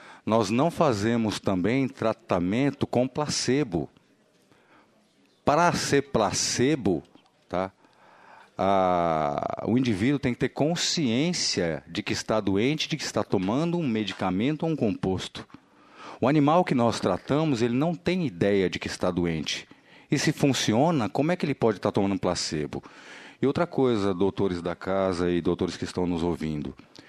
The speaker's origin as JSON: {"language": "Portuguese", "country": "Brazil", "said": "Nós somos brasileiros, pesquisadores brasileiros, publicamos fora do Brasil, temos orgulho de sermos brasileiros"}